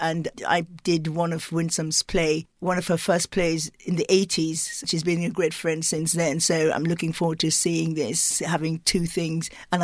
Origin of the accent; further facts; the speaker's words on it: London, United Kingdom; born there; now in Cambridge, United Kingdom; No, I wasn't. No? I was born in London.